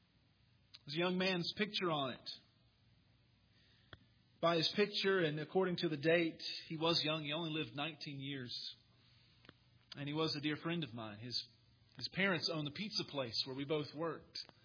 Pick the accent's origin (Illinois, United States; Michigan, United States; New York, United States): New York, United States; this week, we were in my hometown, in Nassau County, for a funeral.